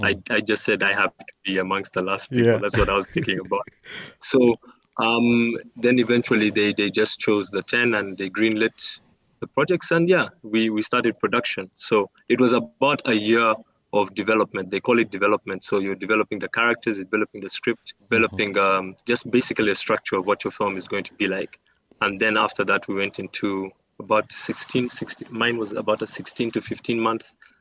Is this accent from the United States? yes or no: no; Uganda; but I understand Ugandan things.